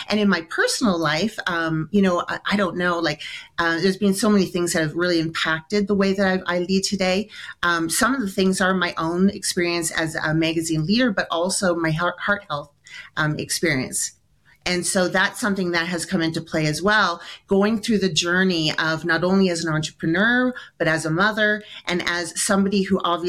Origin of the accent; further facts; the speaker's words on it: Toronto, Ontario, Canada; I'm actually Canadian. I'm from Toronto.